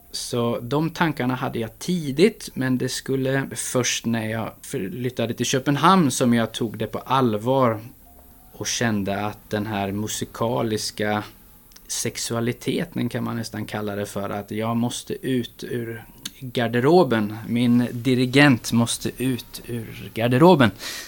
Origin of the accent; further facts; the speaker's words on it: Karlstad, Värmland, Sweden; jag är född i Karlstad. Och det är här i Karlstad som min musikaliska bana började.